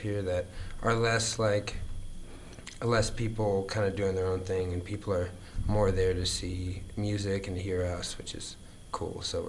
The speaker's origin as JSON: {"language": "English", "region": "North Carolina", "country": "United States", "tie": "born or raised there", "also_born_or_lived": "Redondo Beach", "said": "I was born in near Redondo, but I grew up in North Carolina. So I moved here a few years ago"}